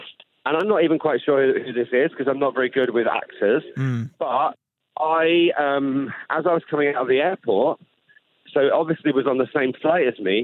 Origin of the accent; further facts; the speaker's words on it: United Kingdom; I'm from the UK. I don't know where the buses are. I'm not from around here.